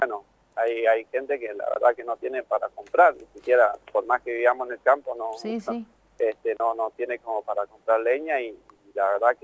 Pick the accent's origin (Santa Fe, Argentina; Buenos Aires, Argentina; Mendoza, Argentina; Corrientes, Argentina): Mendoza, Argentina; Tupungato; yo sí nací criado en Tupungato